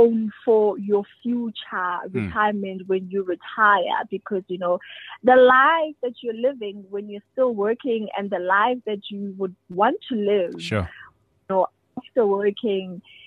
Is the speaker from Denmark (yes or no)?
no; Free State, South Africa; I'm from Free State.